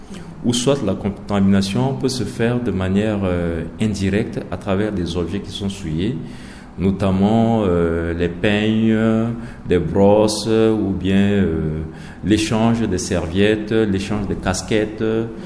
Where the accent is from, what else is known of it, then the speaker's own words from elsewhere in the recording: Central African Republic; que nous appelons ça communément en sango parata, ici chez nous, en République centrafricaine.